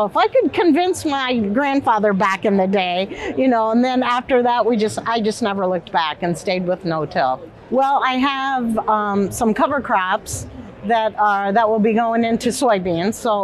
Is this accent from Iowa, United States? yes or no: yes; Iowa, United States; I'm a farmer from North Central Iowa.